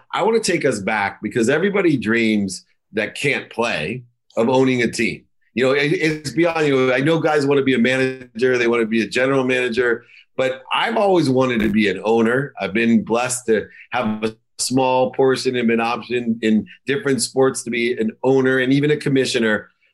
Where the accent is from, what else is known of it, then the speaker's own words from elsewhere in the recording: California, United States; Well, I'm from Southern California.